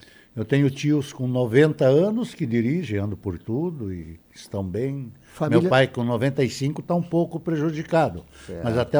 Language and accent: Portuguese; Frederico Westphalen, Rio Grande do Sul, Brazil; born there; Eu já nasci em Frederico Westphalen.